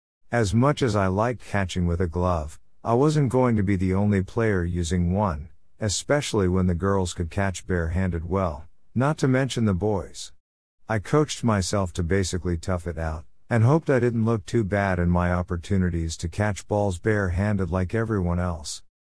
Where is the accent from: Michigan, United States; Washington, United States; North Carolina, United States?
Michigan, United States; I grew up playing baseball in Michigan with a hard ball.